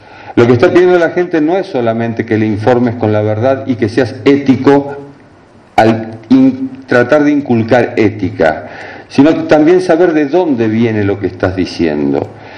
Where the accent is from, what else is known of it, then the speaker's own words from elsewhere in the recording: Quilmes, Buenos Aires Province, Argentina; Yo a los 9 años vendía diarios e iba con repartiendo diarios por mi pueblo, Quilmes, en Argentina